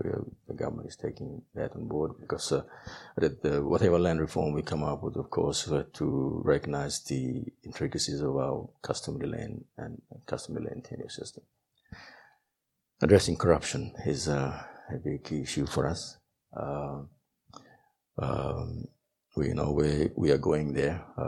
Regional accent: Choiseul Province, Solomon Islands; Go back to Honiara. I'm from Choizo.

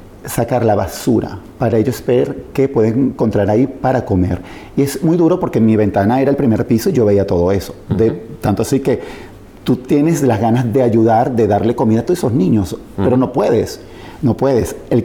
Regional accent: Barquisimeto, Lara, Venezuela; moved away; also born or lived in Caracas; yo vengo de un barrio en Barquisimeto y yo no me quedé con el barrio en la cabeza. Yo salí de Barquisimeto a Caracas a ser lo que soy hoy en día.

